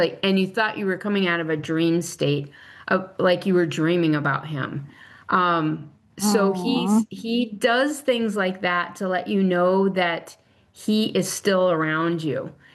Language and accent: English; New Mexico, United States; I'm actually from New Mexico, so I'm more used to southwestern type of furniture